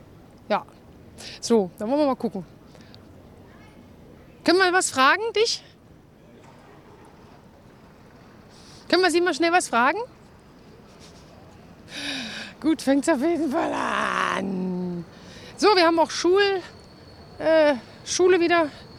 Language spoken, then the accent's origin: German; Berlin, Germany; Ich komme aus Berlin und wir wollen heute wissen, wie lebt sich's denn in Erfurt?